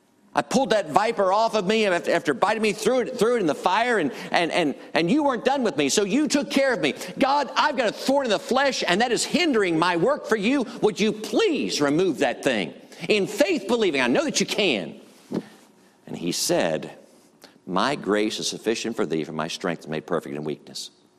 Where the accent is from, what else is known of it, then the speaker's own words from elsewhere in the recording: United States; I'm a sinner. I'm an American.